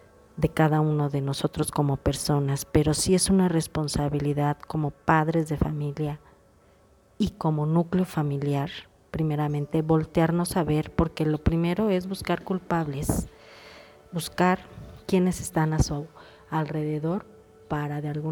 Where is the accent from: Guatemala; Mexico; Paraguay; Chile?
Mexico; en específico en mi país, México